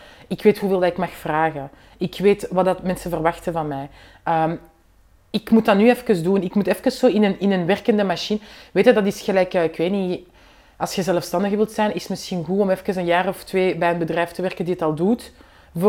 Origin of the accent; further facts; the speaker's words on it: Vilvoorde, Flemish Brabant, Belgium; Ik ben van Vilvoorde en al mijn close vrienden waren ook kinderen van migranten.